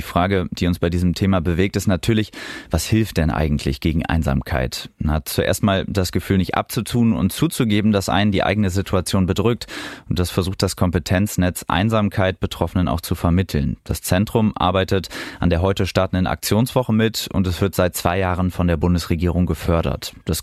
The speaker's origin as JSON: {"language": "German", "town": "Osnabrück", "region": "Lower Saxony", "country": "Germany", "tie": "born or raised there", "said": "Aber hier bei mir in Niedersachsen, in Osnabrück, meine Heimat"}